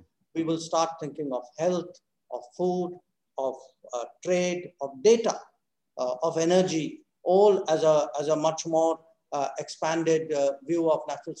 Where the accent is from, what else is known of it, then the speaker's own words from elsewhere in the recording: Australia; I can say this to you as an Australian